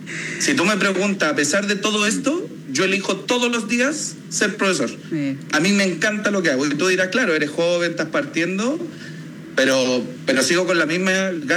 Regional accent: Santiago, Santiago Metropolitan Region, Chile

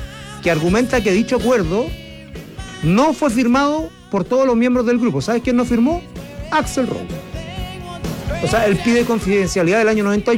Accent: Chile; así somos los chilenos

